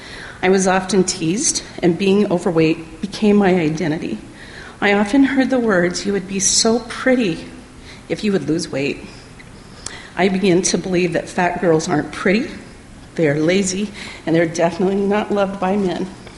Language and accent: English; Fort Smith, Arkansas, United States; born there; also born or lived in Seattle; I was born in Fort Smith, Arkansas. My dad was in the Navy and got stationed in Seattle.